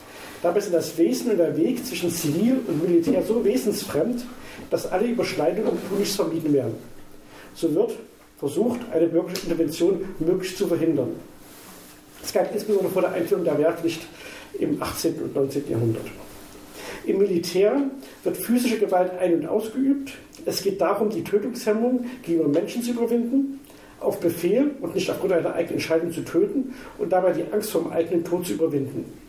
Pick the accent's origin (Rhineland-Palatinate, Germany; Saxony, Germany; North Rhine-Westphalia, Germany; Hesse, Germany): Saxony, Germany; Leipzig; also born or lived in Hannover; now in Halle, Germany; seit ich in Hannover gelebt habe. Ich komme ursprünglich aus Leipzig, wohne jetzt in Halle.